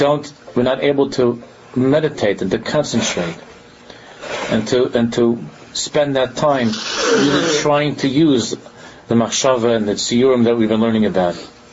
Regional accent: United States; growing up in America usually means that you're going to get pickpocketed or something like that.

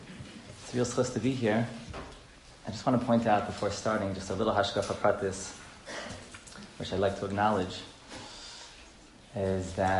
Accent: Los Angeles, California, United States; I'm from Los Angeles originally.

